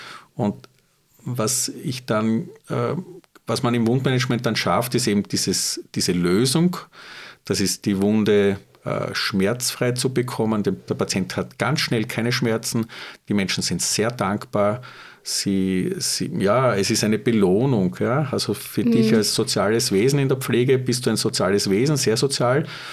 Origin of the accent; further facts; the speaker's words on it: Austria; als gelernter Österreicher, glaubt man einmal, oder aufgewachsen so in der Kreisky-Ära in den 70ern in der Volksschule und im Gymnasium, dann da geht alles.